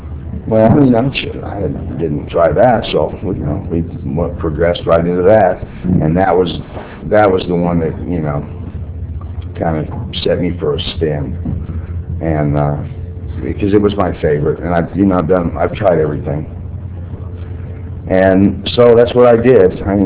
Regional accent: Texas, United States; I was raised in Texas, and to a pretty, you know, middle class, upper middle class family, you know, didn't want for anything.

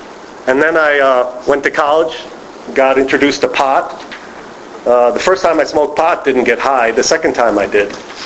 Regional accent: Skokie, Illinois, United States; I grew up in Skokie, Illinois, which is a suburb of Chicago.

